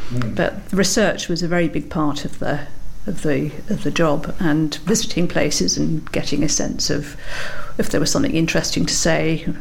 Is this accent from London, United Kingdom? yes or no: yes; London, United Kingdom; now in Dorset, United Kingdom; I'm an incomer from London a while back, 7 years ago